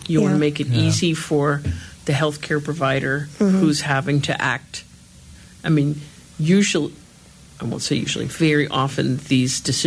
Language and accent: English; New Jersey, United States; Because I grew up in New Jersey, right in the county next door to where the Karen Ann Quinlan case was unfolding in the news every night.